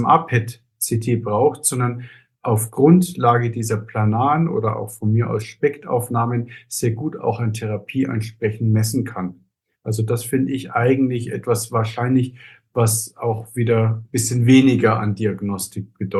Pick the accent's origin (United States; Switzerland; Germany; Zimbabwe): Germany; Bavaria; Ich bin übrigens nicht gebürtiger Hamburger, das wurde ich ja eingeführt, sondern komme ja auch aus Bayern, aus dem vom Chiemsee.